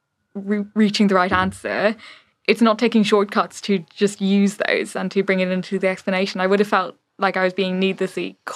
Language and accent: English; Ireland; So especially growing up in the Ireland that I did, which was already, I would say, ahead of the Ireland my parents did, but still by no means perfect